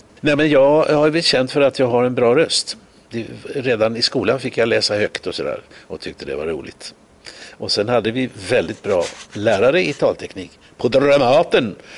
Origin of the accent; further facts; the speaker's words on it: Borås, Västra Götaland County, Sweden; Borås är min hemstad